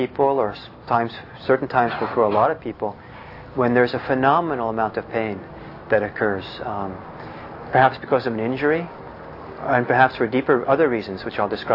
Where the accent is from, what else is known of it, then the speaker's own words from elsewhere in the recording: Bergen, Vestland, Norway; I'm from Bergen, Norway.